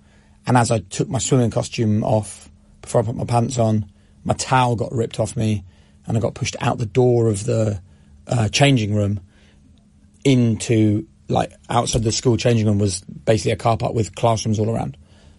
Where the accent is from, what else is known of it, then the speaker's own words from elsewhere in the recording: Norwich, East of England, United Kingdom; also born or lived in Peterborough; So I was born in Peterborough. And we moved to Norwich, where I grew up. I was born in 78. We moved there in 1987. So I was like 9 years old or something.